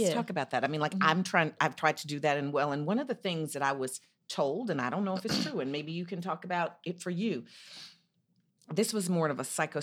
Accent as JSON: {"language": "English", "town": "Chicago", "region": "Illinois", "country": "United States", "said": "I'm from Chicago."}